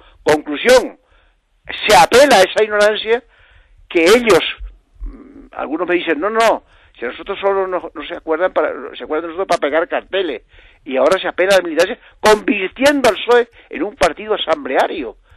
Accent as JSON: {"language": "Spanish", "town": "El Hierro", "region": "Canary Islands", "country": "Spain", "tie": "born or raised there", "said": "Antes, hasta en mi pueblo de la Isla del Hierro, en una isla en la que no había ni puerto, ni aeropuerto, ni carreteras, ni luz eléctrica"}